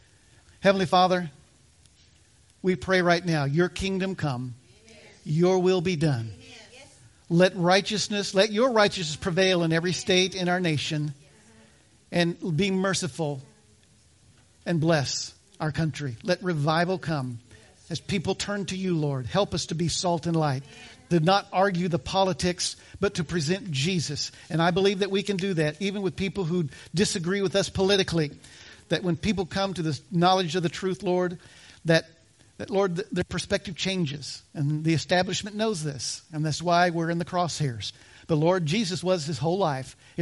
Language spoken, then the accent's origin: English; United States; Sorry, I'm an American. I believe in upholding our Constitution.